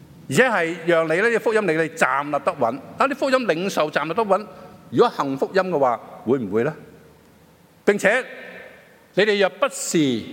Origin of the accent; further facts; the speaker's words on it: China; 就是跟我们中国人来讲，跟我们